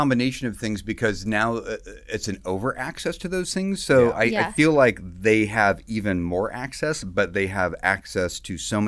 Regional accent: Clarkston, Washington, United States; I grew up in the Pacific Northwest in a little community. It was called the Lewis Clark Valley. So it was Lewiston, Idaho, and Clarkson, Washington, separated by the Snake River.

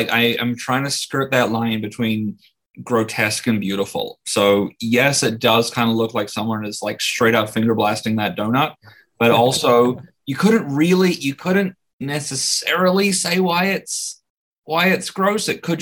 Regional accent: New Zealand; moved away as an adult; So I'm from New Zealand.

